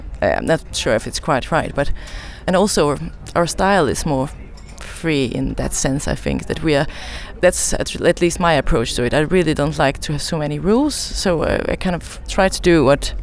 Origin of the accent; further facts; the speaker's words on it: Aarhus, Central Denmark Region, Denmark; I'm an illustrator from Aarhus, Denmark